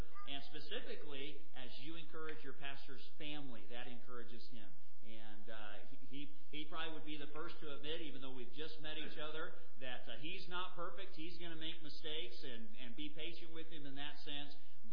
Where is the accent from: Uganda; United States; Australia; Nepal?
United States; Oklahoma; And I'm from the South. I'll give you just this little side note. I grew up in the South just a little bit there, like I said, from Oklahoma area.